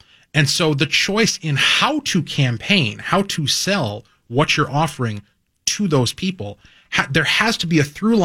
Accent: Albertville, United States; I saw that exact thing happen at the last municipal election in my hometown. I serve on a city council in Albertville.

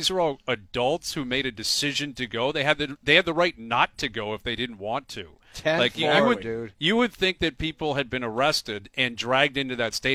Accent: Canada; even as a Canadian

